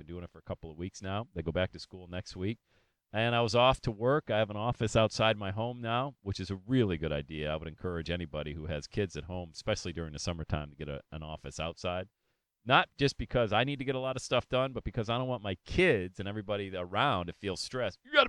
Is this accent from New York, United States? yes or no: no; Bradford, Pennsylvania, United States; recall my mom going to a job every morning to raise 8 kids by herself as a nurse in a factory in my hometown of Bradford, PA.